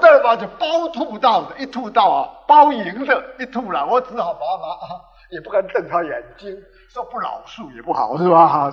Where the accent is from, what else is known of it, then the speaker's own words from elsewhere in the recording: Guangzhou, Guangdong, China; 我们广州人说打魂